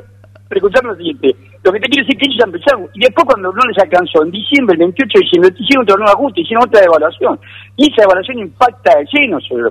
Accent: Tafí Viejo, Tucumán, Argentina; born there; yo también nací en Villa Obrera, Tafí Viejo, sí. A 2 cuadras de los talleres.

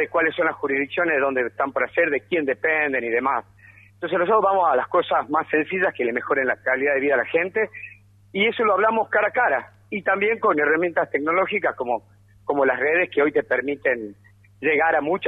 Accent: San Miguel de Tucumán, Tucumán, Argentina; born there; now in Yerba Buena, Argentina; yo soy capitalino de nacimiento, pero bueno, hace 15 años ya que estoy en... 16 años ya que estoy en Yerbabuena

